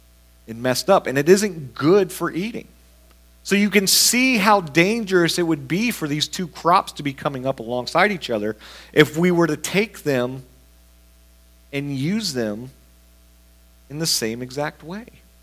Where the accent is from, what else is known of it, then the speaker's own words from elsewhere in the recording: Florida, United States; I'm from Florida, so I draw out my E's a little bit